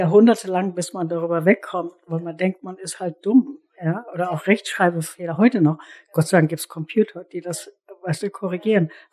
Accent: Germany; wir sind so konditioniert, gut zu sein, richtig, richtig, vor allem als Deutsche sowieso, richtig zu sein und selbstkritisch.

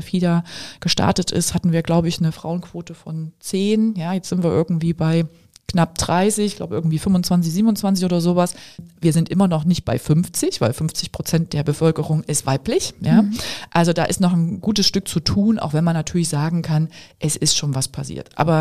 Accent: Leipzig, Saxony, Germany; Ich bin ja sozusagen in der Nähe von Leipzig geboren und groß geworden in Leipzig

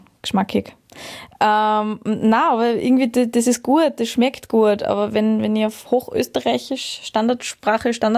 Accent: Austria; für mich ist Österreichisch schon was Identitätsstiftendes

